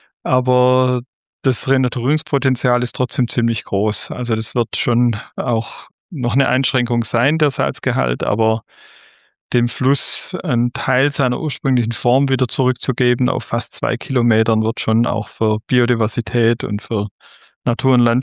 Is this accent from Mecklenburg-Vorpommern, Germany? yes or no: no; Baden-Württemberg, Germany; moved away; ich bin 59 Jahre alt, geboren und aufgewachsen im Südwesten, wie man noch hört, auf dem dort, wo die Schwäbische Alb am schönsten ist, im Kreis Göppingen, und bin jetzt schon über 30 Jahre in Sachsen